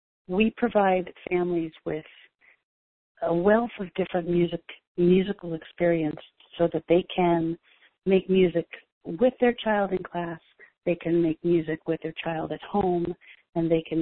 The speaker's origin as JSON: {"language": "English", "region": "California", "country": "United States", "tie": "born or raised there", "moved": "as an adult", "lives_now": "New York, United States", "said": "My background is I grew up in California, and I came to New York in my early 20s."}